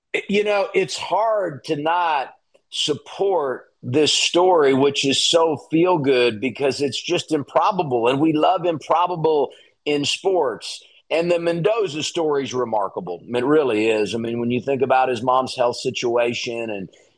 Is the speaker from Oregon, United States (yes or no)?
no; Indiana, United States; Well, I got to tell you, Doug, I grew up in Indiana.